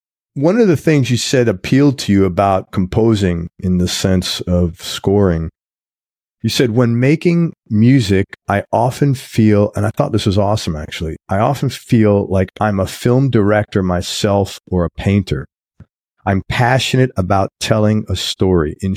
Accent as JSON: {"language": "English", "town": "New York City", "region": "New York", "country": "United States", "tie": "born or raised there", "said": "Now, part of that is just growing up in New York City"}